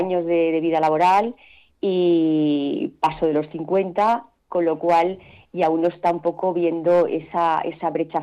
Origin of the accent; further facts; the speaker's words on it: Asturias, Spain; moved away as an adult; now in Madrid, Spain; en el año 87, 89, cuando vine a Madrid desde Asturias